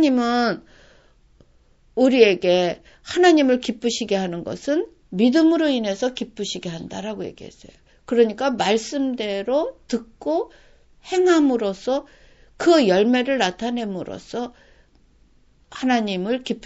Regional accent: South Korea; 우린 그렇게 자랐고, 그렇게 하는 것이 한국 사람으로서 당연한 것이었고

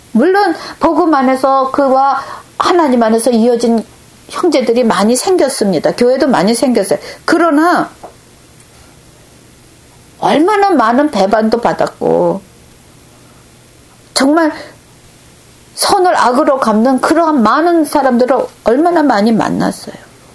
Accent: South Korea; now in Japan; 제가 한국인으로서의 그 민족 감정을 넘어서지 않으면은

